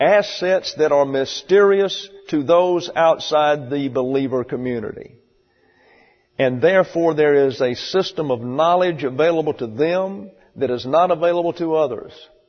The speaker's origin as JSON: {"language": "English", "region": "the South", "country": "United States", "said": "I come from the South, that's a different culture."}